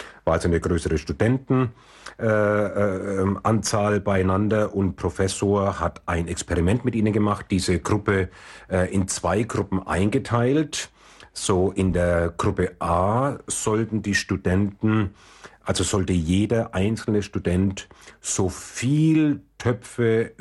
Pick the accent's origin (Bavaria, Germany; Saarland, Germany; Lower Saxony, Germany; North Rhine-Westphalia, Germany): Bavaria, Germany; wie man bei uns in Franken sagt